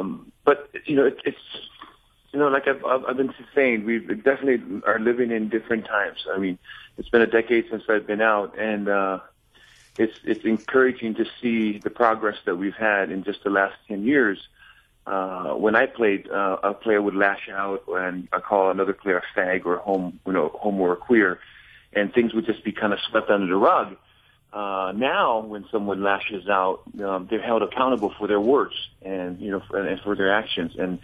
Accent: Hawaii, United States; now in Minnesota, United States; I am from Hawaii, but I live in Minnesota. I've been here for 21 years.

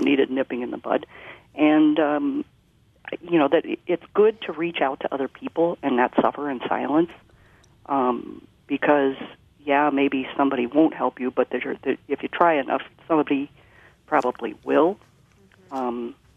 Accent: St. Louis, Missouri, United States; kids were just tormenting me because I was the kid from St. Louis

